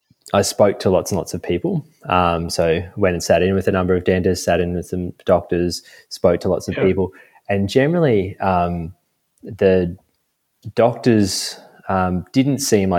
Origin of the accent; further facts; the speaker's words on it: Brisbane, Queensland, Australia; So I grew up in Sherwood in Brisbane, which is, again, I really liked it.